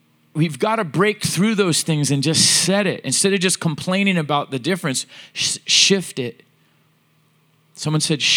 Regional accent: Oceanside, United States; I was raised in Oceanside.

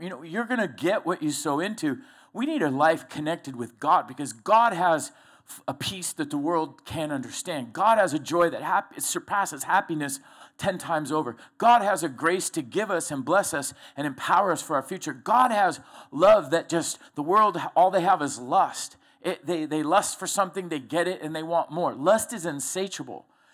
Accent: Florida, United States; Last time we went to the snow, she said, remember white sandy beaches? I'm from Florida.

